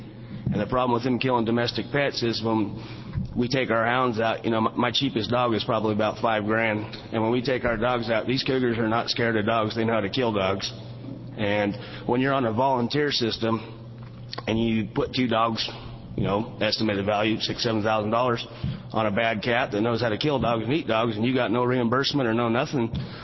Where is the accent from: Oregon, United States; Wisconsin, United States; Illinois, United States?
Oregon, United States; Butte Falls; I'm from Butte Falls, Oregon also.